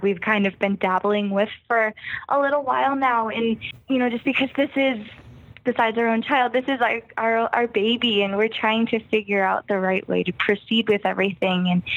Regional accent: United States; Absolutely. Well, I'm from the States, so.

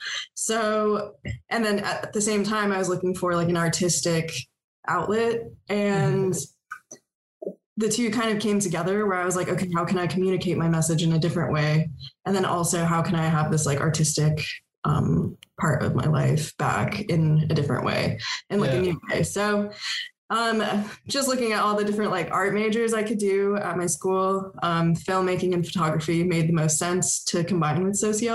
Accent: Solvang, California, United States; Sullivan, California. It's a little Danish tourist town 30 minutes out of Santa Barb

